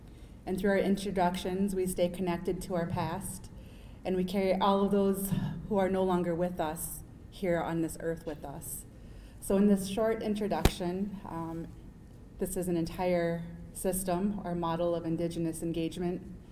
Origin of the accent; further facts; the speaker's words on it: Wisconsin, United States; I'm from the Menominee lands